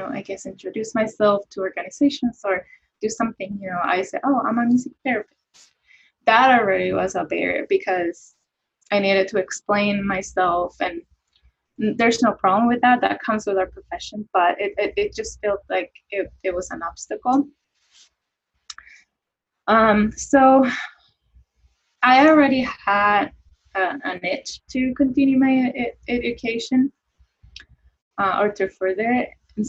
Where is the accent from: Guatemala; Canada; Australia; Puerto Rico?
Puerto Rico; because I am from Puerto Rico and I mean, that's my culture, the Latino culture